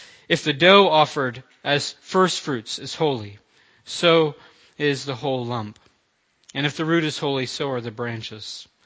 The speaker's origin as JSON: {"language": "English", "region": "Florida", "country": "United States", "said": "I mean, I'm from Florida. I know what these lightning storms are like."}